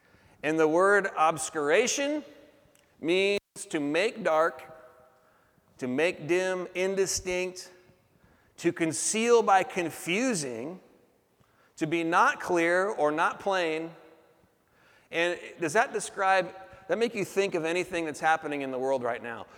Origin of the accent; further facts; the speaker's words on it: Portland, Oregon, United States; born there; I was born in North Portland.